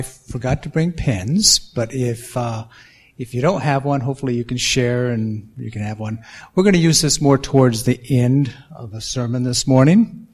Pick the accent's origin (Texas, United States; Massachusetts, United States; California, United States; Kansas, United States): California, United States; San Diego; In fact, that's where I was born and raised. This is San Diego. That's my hometown.